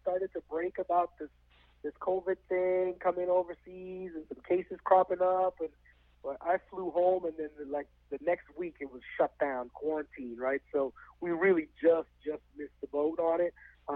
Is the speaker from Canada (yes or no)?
yes; Edmonton, Alberta, Canada; my dad used to throw, like, barbecues all the time at our house growing up in Edmonton